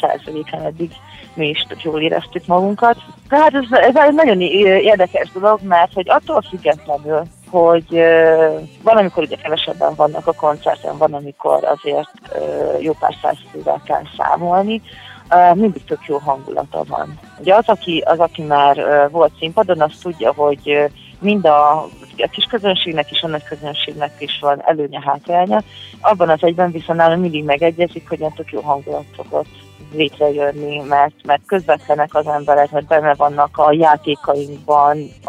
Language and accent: Hungarian; Kisújszállás, Jász-Nagykun-Szolnok, Hungary; Kisújszálláson, ahonnan én származom